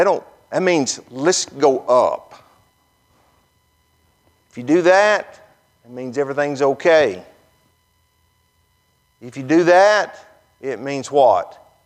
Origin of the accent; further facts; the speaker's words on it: Tennessee, United States; And I'm thinking, boy, I'm from Tennessee. I've heard those stories.